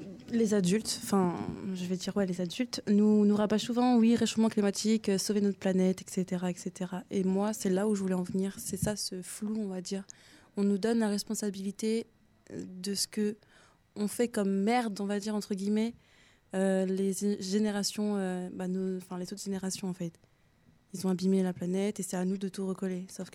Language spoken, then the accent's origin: French; Pithiviers, Centre-Val de Loire, France; moi, je venais de Pithiviers, 45, et je suis partie complètement loin, à Gien.